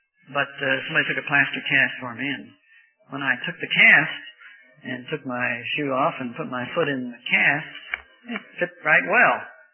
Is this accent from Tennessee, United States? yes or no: no; Missouri, United States; I grew up near St. Louis. Now, St. Louis is the home of Budweiser beer.